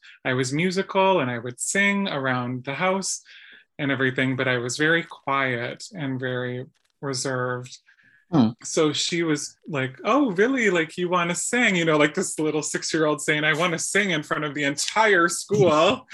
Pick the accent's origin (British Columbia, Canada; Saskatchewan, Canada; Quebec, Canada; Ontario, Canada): Ontario, Canada; Thunder Bay; now in Toronto, Canada; I grew up in Thunder Bay from, you know, 0 to 17.